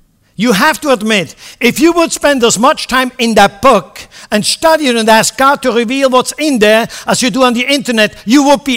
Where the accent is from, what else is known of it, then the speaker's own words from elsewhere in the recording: Switzerland; And I'm from Switzerland. I'm neutral.